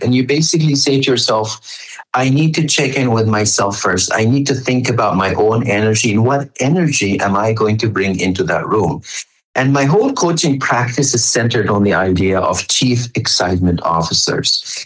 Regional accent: Egypt; I started my work as an English language teacher back in Egypt, where I come from.

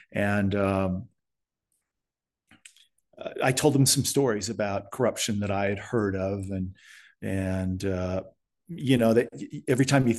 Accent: United States; it's a very unique atmosphere as an American to go into at the present time.

